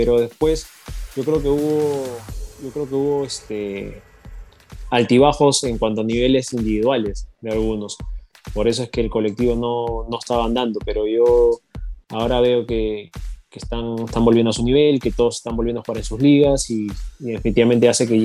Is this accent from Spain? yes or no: no; Peru; also born or lived in United States; Yo no nací en Perú, Yo nací en Estados Unidos. Pero viví acá toda mi vida, así que yo me considero peruano.